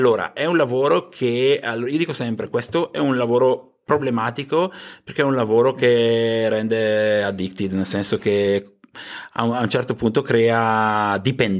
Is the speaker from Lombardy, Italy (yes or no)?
yes; Lombardy, Italy; sono anch'io un camuno come voi.